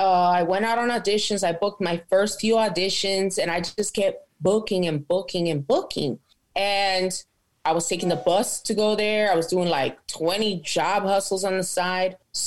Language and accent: English; Los Angeles, California, United States; So, you know, I'm born and raised in LA. I'm born and raised in South Central. Lived in a bunch of different parts of the barrio.